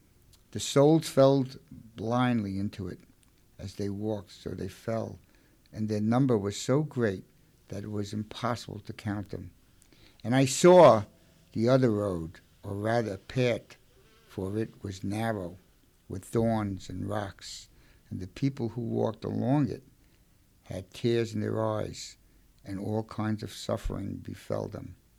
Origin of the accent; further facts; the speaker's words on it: Brooklyn, New York, United States; born there; I was born in Brooklyn and I don't have good diction